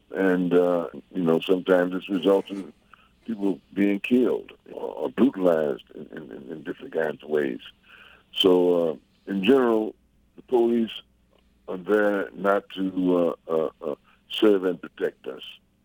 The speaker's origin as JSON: {"language": "English", "town": "St. Louis", "region": "Missouri", "country": "United States", "tie": "born or raised there", "also_born_or_lived": "New York", "lives_now": "Chicago, United States", "said": "Well, I was born and raised in St. Louis, so I lived in St. Louis roughly from the time I was born in 1942"}